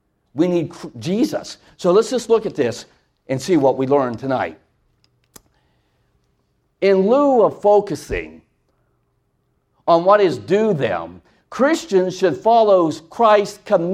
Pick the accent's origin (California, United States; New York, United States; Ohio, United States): Ohio, United States; Growing up in Ohio. Are you a Yankee? I am a Yankee.